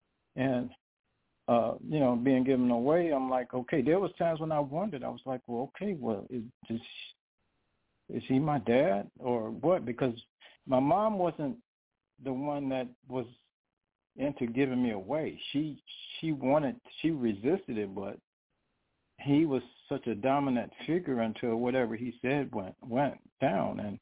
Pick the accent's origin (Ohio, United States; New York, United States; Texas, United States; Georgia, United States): New York, United States; Brooklyn; born there; also born or lived in Bronx; I was in New York, and when I was with my second mother, we lived in the Bronx. I was born in Brooklyn